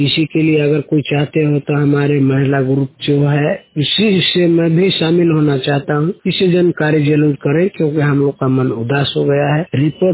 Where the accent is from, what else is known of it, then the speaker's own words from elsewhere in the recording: Rampur, Chhattisgarh, India; ग्राम रामपुर, मेरा जिला जसपुर है, तहसील मेरा बगीचा पोस्ट ऑफिस।